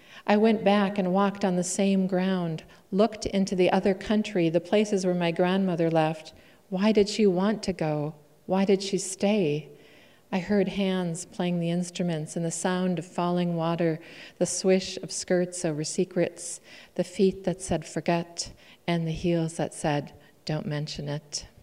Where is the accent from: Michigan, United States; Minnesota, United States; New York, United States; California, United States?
Minnesota, United States; Duluth; also born or lived in Iron Range; I'm from Duluth, via the Iron Range in Minnesota.